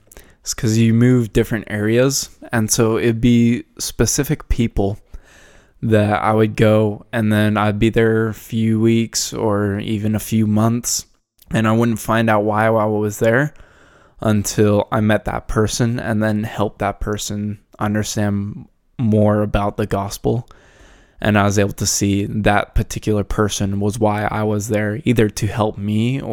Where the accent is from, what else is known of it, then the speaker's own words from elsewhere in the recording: Vanderhoof, British Columbia, Canada; I went and served in my hometown in Vanderhoof for about 4 months or so.